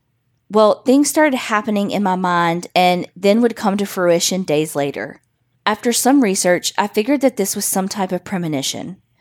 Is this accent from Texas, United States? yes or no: yes; Texas, United States; I'm from Texas.